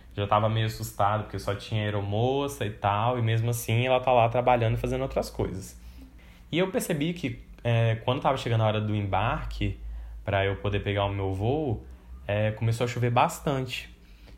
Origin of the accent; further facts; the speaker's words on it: Vitória, Espírito Santo, Brazil; also born or lived in Salvador / Cruz das Almas; eu nasci em Salvador e aí a gente morava numa cidade interior que era Cruz das Almas, que foi onde meu irmão nasceu. E aí teve um momento que a gente se mudou aqui para Vitória.